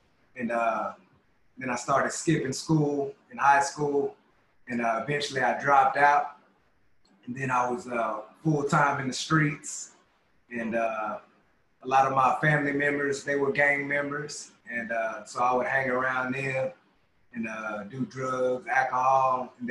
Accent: Fort Worth, Texas, United States; And I grew up in Fort Worth, Texas, and Fort Worth is known for its gang activity. And at a young age, you know, I grew up in a predominantly Crip neighborhood.

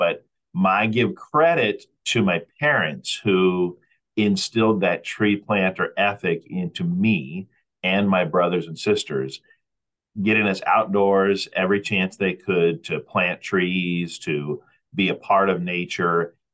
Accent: Lincoln, Nebraska, United States; also born or lived in Arizona / California / Austin; I grew up in Lincoln, Nebraska, which is where I'm speaking with you from today. I grew up in Lincoln, moved away right after college to Arizona for a while, California for a while. I was in Austin, Texas for 10 years

